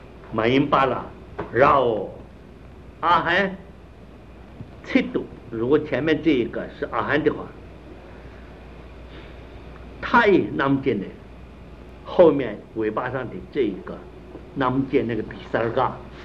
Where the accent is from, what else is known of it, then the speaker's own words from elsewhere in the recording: China; 好像我们中国人学英文这搞不懂的